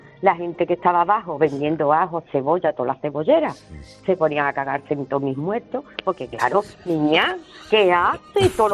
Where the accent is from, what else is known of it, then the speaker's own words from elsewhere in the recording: Jerez de la Frontera, Andalusia, Spain; yo soy de Jerez de la Frontera y yo me crié en la calle Doña Blanca, enfrente de Cimago, en el Hotel Garaje Centro.